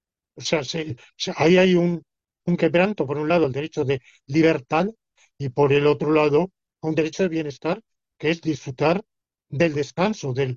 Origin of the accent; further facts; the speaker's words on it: Spain; soy un español que estoy aquí en una visita académica y mañana termina